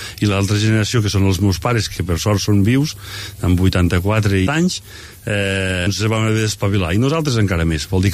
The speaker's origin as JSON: {"language": "Catalan", "town": "Juneda", "region": "Catalonia", "country": "Spain", "tie": "born or raised there", "said": "Nosaltres som de Juneda, sempre hem viscut a Juneda i vivim a Juneda"}